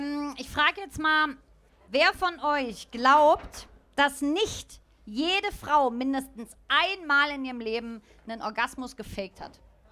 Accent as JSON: {"language": "German", "region": "Berlin", "country": "Germany", "said": "Ich komme ja aus Berlin. So. Und manchmal bin ich so stolz, ja, auf diese Stadt. Manchmal ist es auch sehr assi. Manchmal passt es auch genau zusammen. Mhm. Also, ich bin jetzt nur im Prenzlauer Berg. Prenzlauer Berg, der Mutti-Bezirk, ne?"}